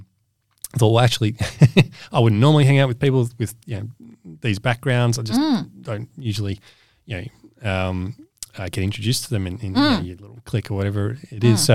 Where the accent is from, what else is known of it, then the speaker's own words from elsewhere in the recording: Melbourne, Victoria, Australia; Yeah, so I grew up in Melbourne, studied in Melbourne, then went to Sydney for a few years.